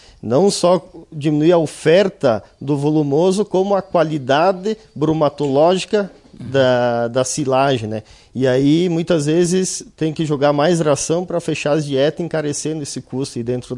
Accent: Vila Maria, Brazil; Vila Maria.

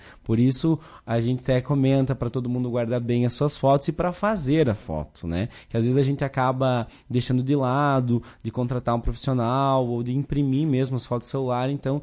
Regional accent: São José do Ouro, Rio Grande do Sul, Brazil; Sou de São José do Ouro e estamos abrindo um estúdio aqui em Lagoa Vermelha

